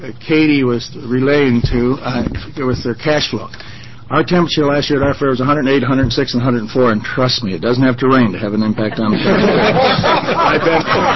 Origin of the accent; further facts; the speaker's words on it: Oregon, United States; I'm from Josephine County and manager of the fair there